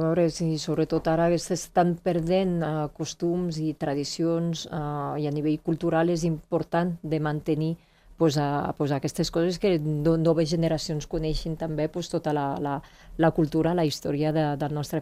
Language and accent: Catalan; Andorra; a mi són coses com a andorrana, i que sempre m'ha agradat la muntanya